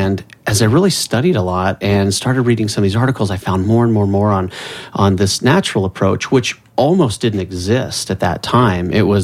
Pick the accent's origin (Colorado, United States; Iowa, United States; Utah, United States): Iowa, United States; I grew up in the Midwest, so I was around a lot of bugs and such in the cornfields of Iowa